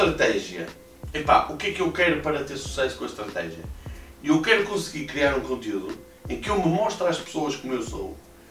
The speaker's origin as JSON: {"language": "Portuguese", "country": "Portugal", "said": "E depois eu, como bom português que sou, encostei-me à sombra"}